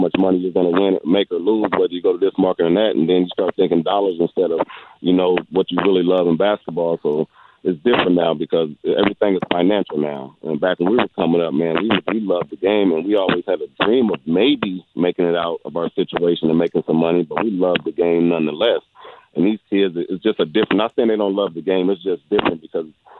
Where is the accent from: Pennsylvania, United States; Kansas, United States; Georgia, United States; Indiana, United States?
Indiana, United States; But it really hurt because I'm from Indiana, which is a basketball state, and we try to stand with each other.